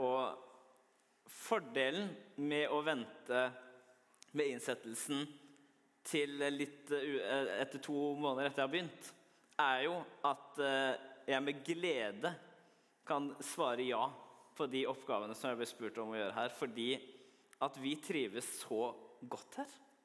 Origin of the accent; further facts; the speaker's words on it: Eastern Norway, Norway; accent: Eastern Norwegian; når både Thomas og jeg snakker østlandsk, litt rask østlandsk.